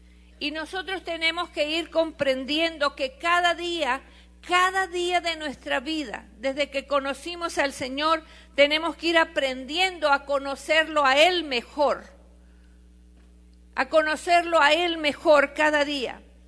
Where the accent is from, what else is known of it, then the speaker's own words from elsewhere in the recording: Tijuana, Baja California, Mexico; nosotros nos fuimos felices de la vida las que vinimos de allá de Tijuana y les traemos un saludo de allá de la frontera de Tijuana.